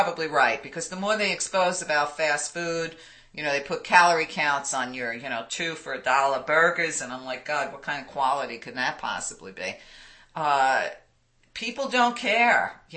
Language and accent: English; Brooklyn, New York, United States; my attitude is, and maybe it's because I'm from Brooklyn, I don't know